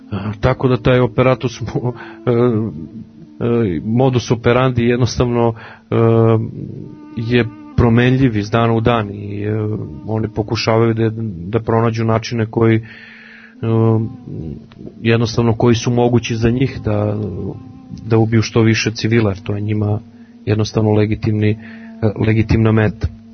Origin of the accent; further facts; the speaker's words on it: Serbia; Ja kao Srbin